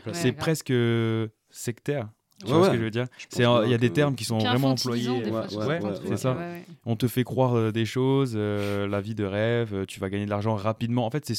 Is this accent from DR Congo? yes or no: no; Metz, Grand Est, France; je viens de Metz. Et je suis dans un groupe étudiant de Metz.